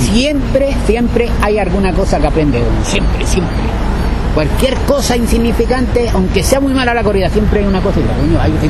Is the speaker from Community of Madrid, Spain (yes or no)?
yes; Madrid, Community of Madrid, Spain; Soy madrileño, ¿cómo se llama?